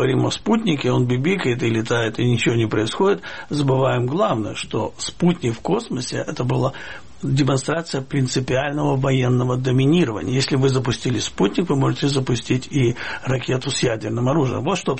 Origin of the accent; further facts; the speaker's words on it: Kyiv, Ukraine; Вы знаете, скажу вам, как киевлянин, после Майдана, событий 2014 года